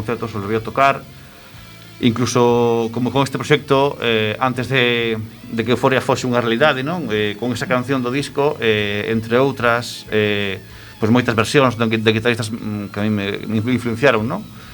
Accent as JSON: {"language": "Galician", "town": "Ferrol", "region": "Galicia", "country": "Spain", "said": "Pois, bueno, eu son de Ferrol, nací no 88"}